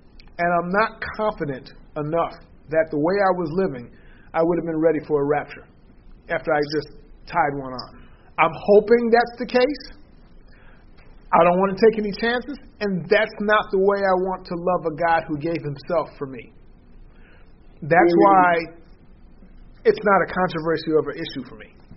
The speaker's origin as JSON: {"language": "English", "region": "New York", "country": "United States", "also_born_or_lived": "Peoria", "said": "When we moved back from Peoria to New York, I found out it wasn't cool being saved."}